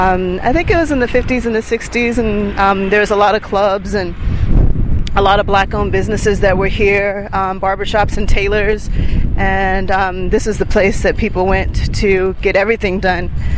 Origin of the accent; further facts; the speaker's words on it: Houston, Texas, United States; I was born in Houston, Texas, and grew up here, and grew up in Third Ward among many other neighborhoods on the South Side.